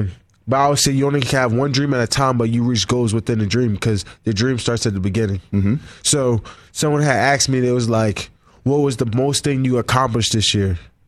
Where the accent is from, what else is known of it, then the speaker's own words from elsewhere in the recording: Harrisburg, Pennsylvania, United States; Harrisburg, PA.